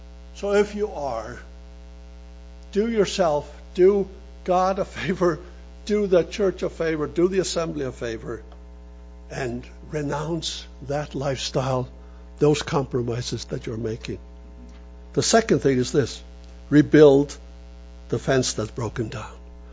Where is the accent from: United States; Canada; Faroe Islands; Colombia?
Faroe Islands; English is a second language; Now, I come from the Faroe Islands.